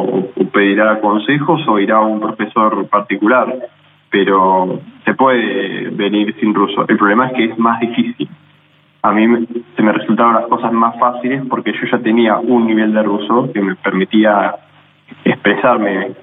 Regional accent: Argentina; como argentino, yo también soy expresivo, también soy sentimental y también soy profundo.

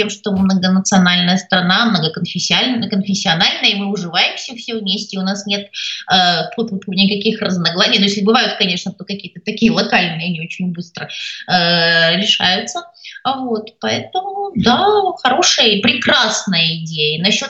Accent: Odesa, Odesa Oblast, Ukraine; born there; я родилась в Одессе, тогда это уже была Украина

